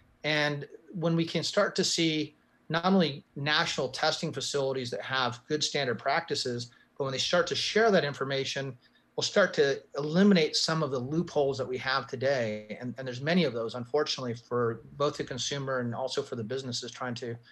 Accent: New Mexico, United States; And I've got, you know, a governor in my home state of New Mexico who's pushing for this.

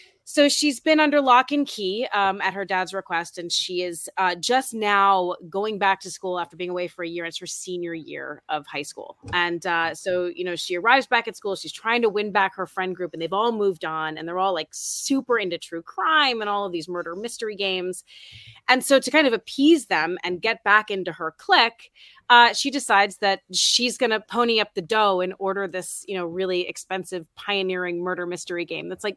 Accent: New York City, New York, United States; And I'm from New York City.

